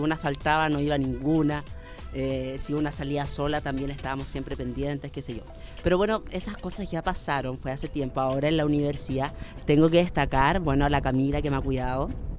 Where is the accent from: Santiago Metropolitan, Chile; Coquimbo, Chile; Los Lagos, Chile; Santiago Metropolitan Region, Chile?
Los Lagos, Chile; Osorno; Yo soy de Osorno, y Osorno sí que es un pueblo donde no hay ni un alma en pena a las 3 de la mañana.